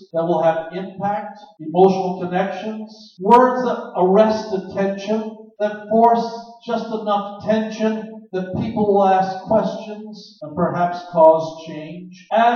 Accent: United States; Now, I'm an American, and this is an affront to Americanism. We believe that in the beginning was the deed.

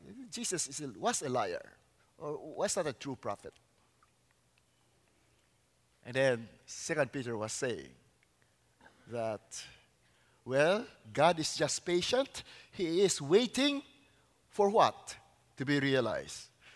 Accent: Bacolod, Western Visayas, Philippines; My blood is 100% pure Chinese. However, I was born in Bacolod, as was mentioned, and grew up as an Ilonggo in the Philippines, and I carry a Filipino passport.

